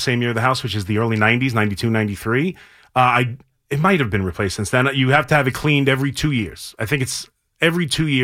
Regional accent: New York, United States; The guy goes, you know, you sound like you're from New York. I'm from New York.

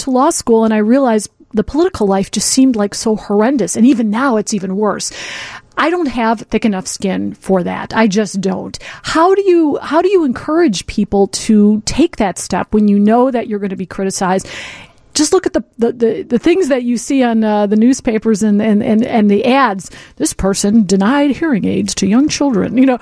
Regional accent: Berwyn, Illinois, United States; I was from Berwyn, so I didn't grow up with any money at all and put myself through college and law school.

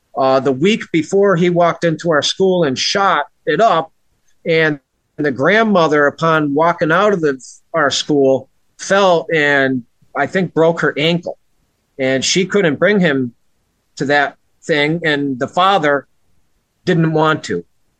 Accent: Massachusetts, United States; I put that on my my hometown page because my whole family lives in Massachusetts.

